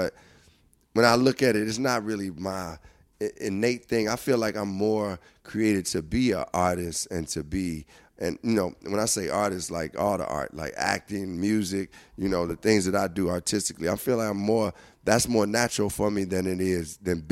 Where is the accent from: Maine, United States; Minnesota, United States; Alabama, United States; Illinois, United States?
Illinois, United States; Chicago; See me, like, I'm coming from Chicago.